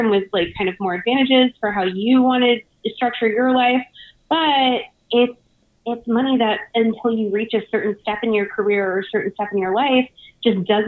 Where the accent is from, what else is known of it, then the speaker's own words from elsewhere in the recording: Savannah, Georgia, United States; And I'm actually, I grew up in Georgia. I grew up in Savannah.